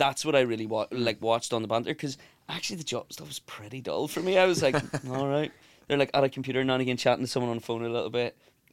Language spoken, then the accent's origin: English; Belfast, Northern Ireland, United Kingdom; No, I grew up in West Belfast.